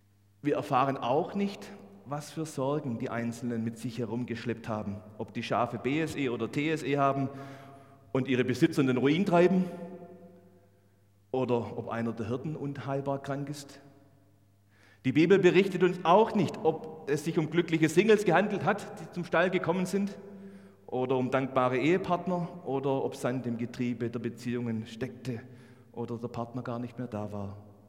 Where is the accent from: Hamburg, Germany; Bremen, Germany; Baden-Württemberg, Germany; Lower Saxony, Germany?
Baden-Württemberg, Germany; als echter Schwabe, der auf Leistung bedacht ist